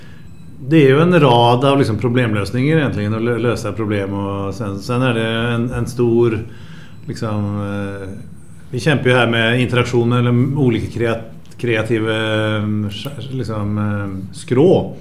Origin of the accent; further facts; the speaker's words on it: Norway; Swedish is a second language; Jag är norsk dyslektiker, en fiskare fångad i en destinationsdesign och hotelldesigners kropp.